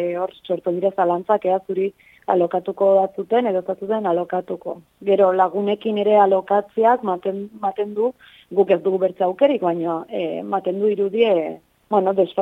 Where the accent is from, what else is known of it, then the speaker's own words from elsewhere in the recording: Lekaroz, Navarre, Spain; ni Lekauzkoa naiz